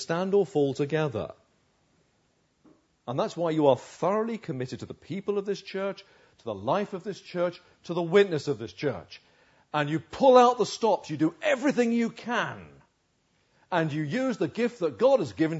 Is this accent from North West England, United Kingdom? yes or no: no; Uxbridge, London, United Kingdom; When I was a boy growing up in Uxbridge, I didn't grow up in a Christian home. There weren't Christians around me.